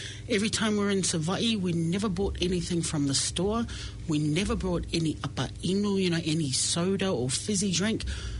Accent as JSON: {"language": "English", "country": "New Zealand", "tie": "born there", "said": "I wasn't born in Samoa. I was born here in New Zealand."}